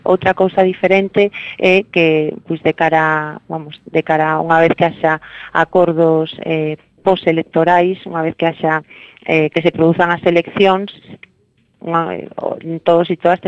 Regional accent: Galicia, Spain; como galegos e galegas deberíamos irrumpir con forza no escenario estatal, con voz propia

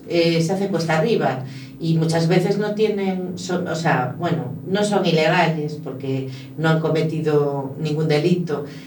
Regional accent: Andalusia, Spain; also born or lived in England; yo estuve viviendo en Inglaterra y hubo quien me preguntó que por qué no llevaba el traje de mi tierra.

